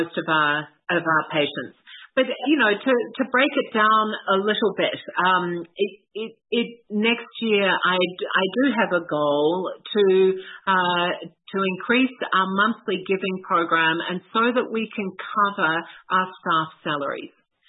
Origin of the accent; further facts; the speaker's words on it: Australia; we have a charity set up in Australia, which is my home country.